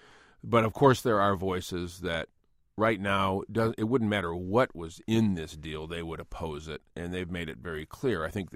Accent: Flint, Michigan, United States; Amir Hikmati is a young man from my hometown of Flint, Michigan

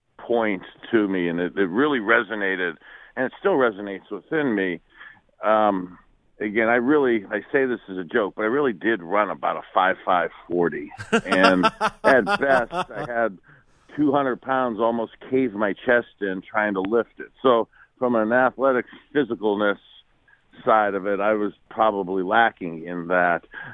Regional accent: Youngstown, Ohio, United States; And growing up in Youngstown, really the chance of having a consistent, sustainable, long-term job wasn't great, especially in the 80s.

